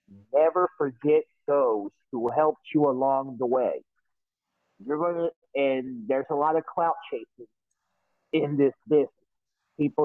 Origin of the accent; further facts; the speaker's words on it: Kansas City, Missouri, United States; I cannot disown my hometown team, no matter how bad we were before Patrick Mahomes or Alex Smith or Andy Reid. I could not disown my own hometown team.